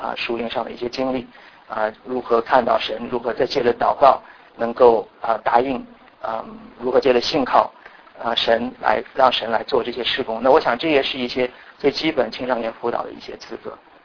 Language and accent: Chinese; China; 我自己是从国内来的，所以这个挣扎当时是非常的强烈